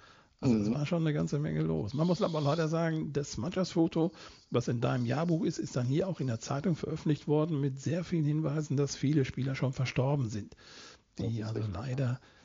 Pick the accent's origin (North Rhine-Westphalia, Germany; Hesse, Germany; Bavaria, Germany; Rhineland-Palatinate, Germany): North Rhine-Westphalia, Germany; Warendorf; Das ist bei uns hier im Stadtstadion in meiner Heimatstadt Warendorf aufgenommen worden.